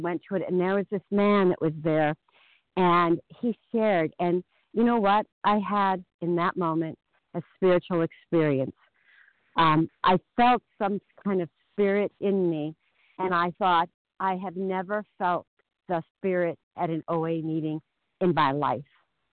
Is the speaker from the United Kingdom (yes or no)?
no; Boston, Massachusetts, United States